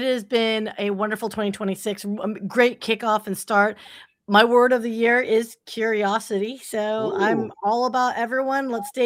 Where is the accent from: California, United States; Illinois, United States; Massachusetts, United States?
California, United States; Well, you know, I am from California, so I don't know.